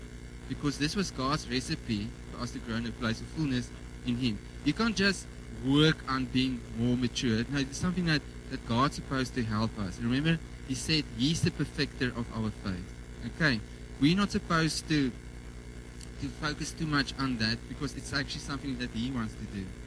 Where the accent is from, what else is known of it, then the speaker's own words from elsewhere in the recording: South Africa; But I came from Kaimus. I thought everything's going to be Afrikaans in Stellenbosch.